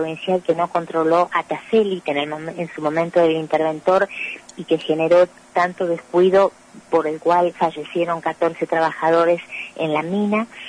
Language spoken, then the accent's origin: Spanish; Argentina; como argentinos